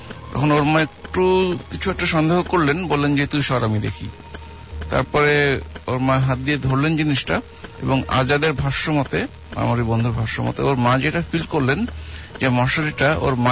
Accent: Uttara, Dhaka Division, Bangladesh; উত্তরা থেকে এসেছি।

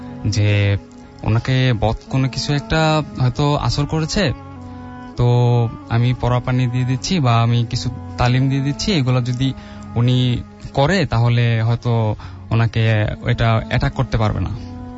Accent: Pagla, Dhaka Division, Bangladesh; আমি নারায়ণগঞ্জ সদর উপজেলার পাগলা থেকে এসেছি।

